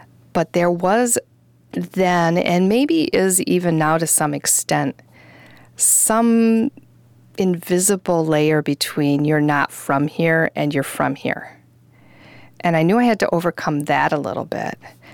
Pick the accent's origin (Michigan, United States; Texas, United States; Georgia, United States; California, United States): Michigan, United States; Marquette; I guess if somebody asked me where I was from now, I would say I'm from the UP. I'm from Marquette, which may or may not qualify as the real UP, depending, again, on who you talk to.